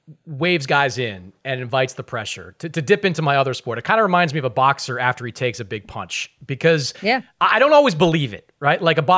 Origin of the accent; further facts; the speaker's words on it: Boston, Massachusetts, United States; Look, I'm from Boston.